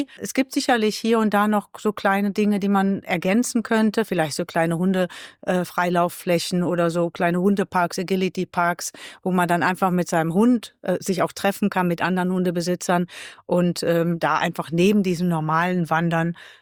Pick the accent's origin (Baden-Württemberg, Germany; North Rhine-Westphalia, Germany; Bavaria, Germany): North Rhine-Westphalia, Germany; Cologne; born there; now in Rech, Germany; Ich lebe hier in Rech seit 7 Jahren, bin aber gebürtige Kölnerin